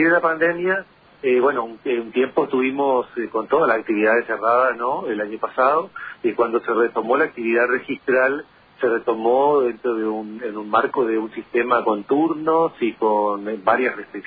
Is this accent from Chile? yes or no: no; Cerro Azul, Misiones, Argentina; yo soy de Cerro Azul, registramos los vehículos en Oberá